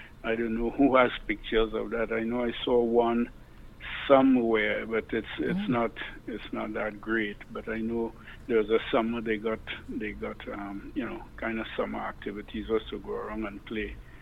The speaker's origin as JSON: {"language": "English", "country": "Trinidad & Tobago", "said": "I was from Trinidad."}